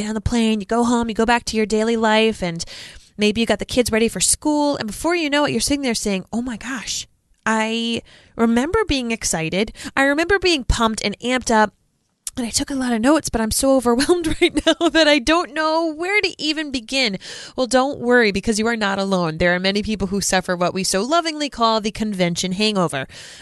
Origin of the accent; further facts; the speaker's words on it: Rhode Island, United States; She lives in Rhode Island, my home state, with her husband, 4 boys, and a Labradoodle puppy.